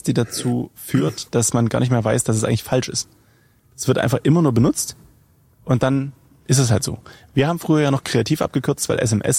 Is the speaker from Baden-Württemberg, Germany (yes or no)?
no; Saxony, Germany; accent: Saxon; Ich komme gebürtig aus Sachsen.